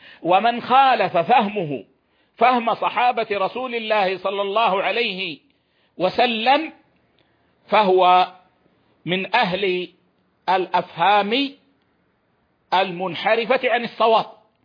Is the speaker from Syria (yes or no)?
no; Saudi Arabia; أن تحفظ بلادنا السعودية